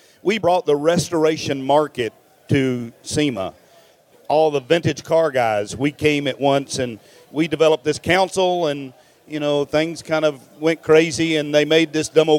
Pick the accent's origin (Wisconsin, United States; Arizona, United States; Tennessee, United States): Tennessee, United States; You know, down south, we're from Tennessee.